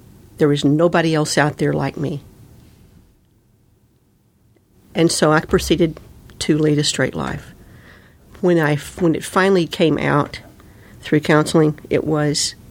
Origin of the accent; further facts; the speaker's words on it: the South, United States; Anyway, I was raised in the South, and I was raised by a single mother, and actual single foster mother